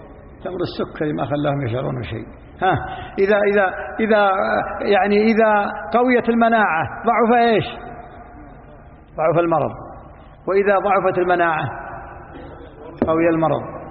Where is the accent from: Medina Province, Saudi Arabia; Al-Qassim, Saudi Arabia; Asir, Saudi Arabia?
Asir, Saudi Arabia; Abha; لو الإيمان عندنا في أبها أبيض